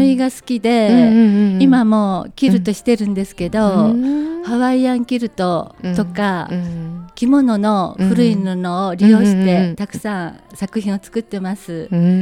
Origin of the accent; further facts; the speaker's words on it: Okayama, Japan; 私は岡山市丸の内で生まれ、うんうん、根っからの岡山っ子です